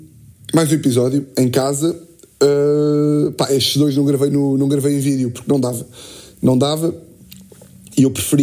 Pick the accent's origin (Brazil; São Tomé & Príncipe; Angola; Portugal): Portugal; eu vim de Portugal, eu sou comediante